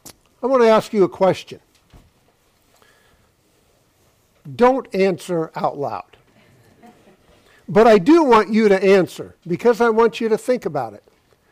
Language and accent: English; California, United States; You know, I come from California, and I am amazed.